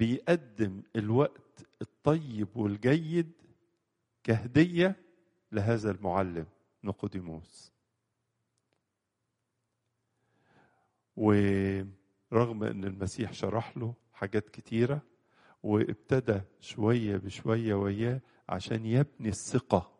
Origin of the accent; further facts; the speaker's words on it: Egypt; واحد يقول من أورشليم، واحد يقول عندنا في مصر لما جه ماري مرقس.